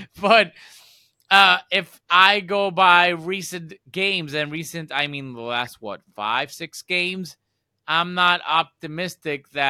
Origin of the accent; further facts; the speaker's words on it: Puerto Rico; So yeah, I'm from Puerto Rico. I listen to reggaeton a lot.